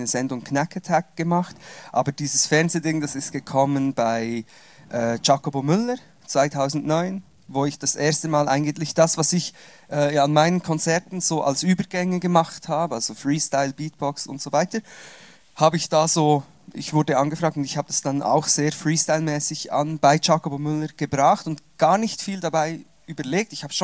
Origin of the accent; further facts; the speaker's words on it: Switzerland; dann sind wir auf Umwegen zurück in die Schweiz gekommen. Also ich bin Schweizer, ausgewandert und wieder zurückgewandert. Kaum habe ich Hochdeutsch Portugiesisch gelernt, musste ich wieder zurückkommen in die Schweiz und konnte dann nicht mehr so gut Schweizer und Hochdeutsch. Schweizerdeutsch schon, aber Hochdeutsch